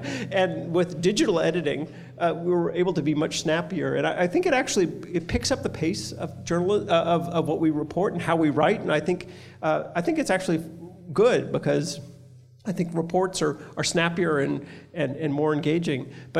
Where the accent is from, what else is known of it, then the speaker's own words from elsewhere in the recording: California, United States; I grew up in California, actually.